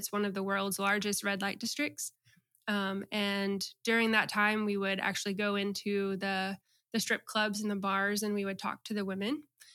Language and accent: English; Watkinsville, Georgia, United States; Well, I grew up in North Georgia, up near Athens, in a town called Watkinsville.